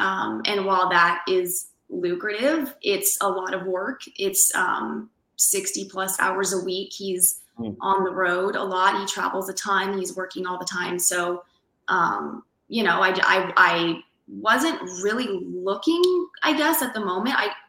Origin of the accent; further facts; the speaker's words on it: Colorado, United States; We're from Colorado. Me and my husband are from Colorado originally.